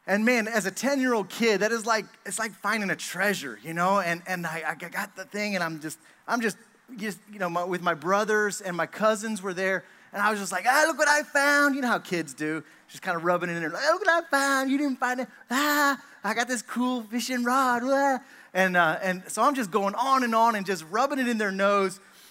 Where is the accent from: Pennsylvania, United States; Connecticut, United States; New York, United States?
Pennsylvania, United States; When I was about 10 years old, I grew up in Pennsylvania, and my dad would actually like try to catch these alligator turtles.